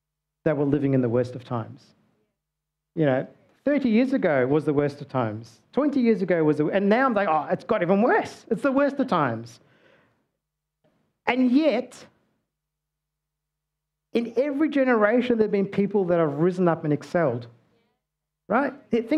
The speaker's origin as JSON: {"language": "English", "country": "Australia", "tie": "born or raised there", "also_born_or_lived": "South Africa", "said": "I wasn't born in Australia. I was born in South Africa. Came here when I was young. But my parents brought me here. And the rest of my life's unraveled here."}